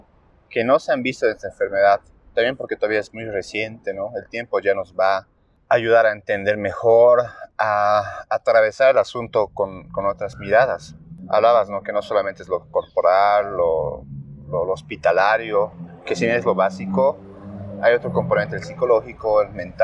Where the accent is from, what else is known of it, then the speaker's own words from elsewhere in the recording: La Paz, Bolivia; soy de La Paz, soy escritor